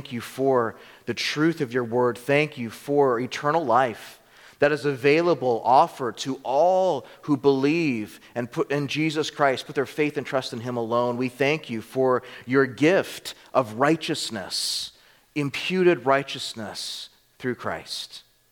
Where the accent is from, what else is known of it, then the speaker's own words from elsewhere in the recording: United States; even as a Colombian, I was raised in America, and I didn't get good soccer education.